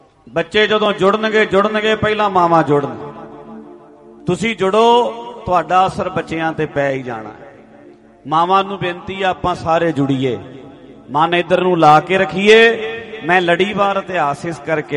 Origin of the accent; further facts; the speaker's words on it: Patiala, Punjab, India; ਗੁਰਦੁਆਰਾ ਪਰਮੇਸ਼ਵਰ ਦੁਆਰ ਸਾਹਿਬ ਬਈ ਵੀ ਆਪਾਂ ਘਰ ਦਈ ਆ, ਪਟਿਆਲਾ ਸਾਡਾ ਸ਼ਹਿਰ ਹੈ, ਨਾਲ ਹੀ ਹੈ।